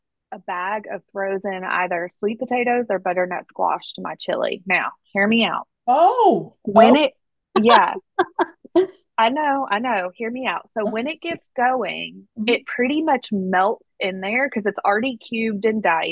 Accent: the South, United States; growing up in the South, I do fully recognize that a chicken salad means it's going to have a healthy dose of mayonnaise.

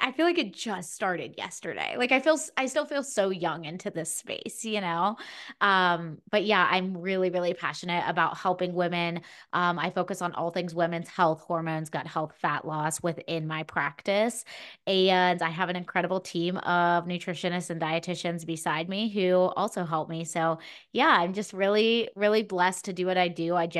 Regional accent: Pittsburgh, Pennsylvania, United States; I am from the Pittsburgh, Pennsylvania area. So shout out to all my Yinzers if anyone's listening from Pittsburgh area.

